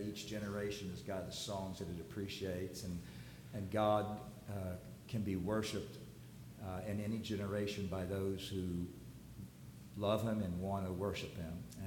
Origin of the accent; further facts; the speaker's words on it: Hollywood, Florida, United States; The church I grew up in South Florida, in Hollywood, gave me a couple boxes of the hymn books